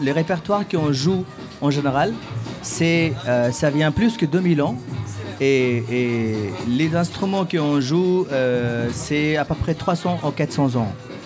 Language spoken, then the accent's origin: French; North India, India; Et donc, nous, on vient du nord de l'Inde. Donc, en fait, on a grandi dans une musique.